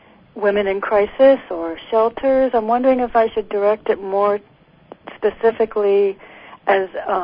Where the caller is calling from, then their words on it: New Haven, Connecticut, United States; Hi, Donna. … from Connecticut, your fan.